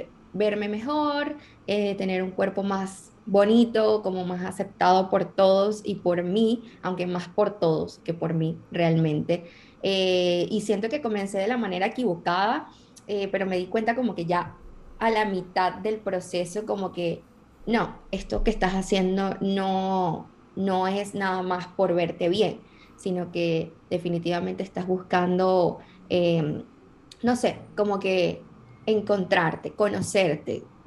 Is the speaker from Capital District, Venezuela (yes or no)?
yes; Caracas, Capital District, Venezuela; born there; yo nací en Caracas, en un barrio que se llama 23 de Enero, que no sé si alguna gente lo conoce. Mi familia, toda mi familia es de esa zona popular.